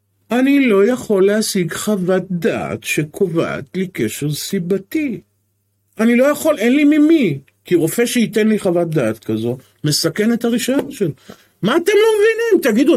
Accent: Petah Tikva, Central District, Israel; פתח תקווה, הם המושבות, מלא פרדסים מסביבי. אני גדלתי בתוך פרדסים.

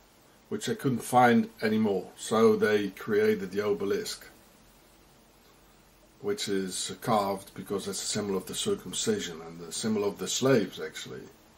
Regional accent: South Africa; now in Switzerland; I've been here in Switzerland, I'm a South African, I've been here in Switzerland for 17 years

